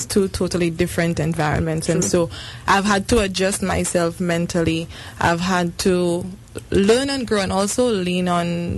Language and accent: English; St. Lucia; It was, I mean, you come there thinking, okay, I'm from St. Lucia, this small island thing.